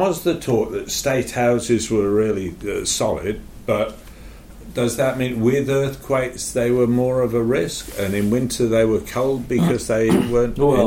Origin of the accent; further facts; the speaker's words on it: England, United Kingdom; I grew up in England with the idea that originally coal fires